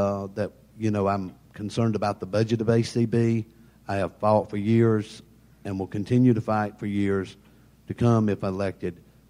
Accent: Talladega, Alabama, United States; from Talladega, Alabama.

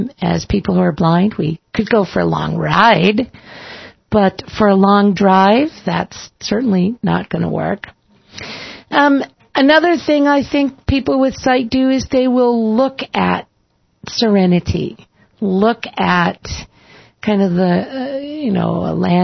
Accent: Boston, Massachusetts, United States; I grew up in Boston.

